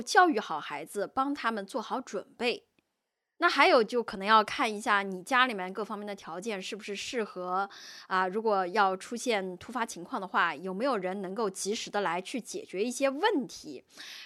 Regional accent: China; now in Australia; 毕竟说我们这一代人在中国当年长大的过程中

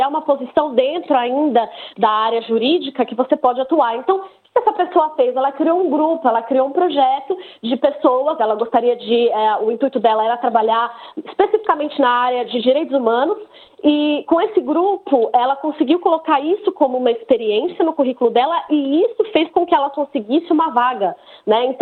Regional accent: Brazil; moved away as an adult; now in Australia; eu vim do Brasil como sponsor já. Eu, na verdade, nunca nem tinha saído do Brasil, quando eu vim para cá, foi a primeira vez que eu fiz uma viagem internacional, foi para vir para a Austrália. O que facilitou foi a questão que eu já falava inglês, né, lá no Brasil

